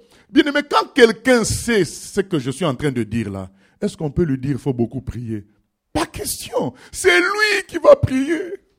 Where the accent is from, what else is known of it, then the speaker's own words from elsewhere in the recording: France; à l'Élysée, chez nous en France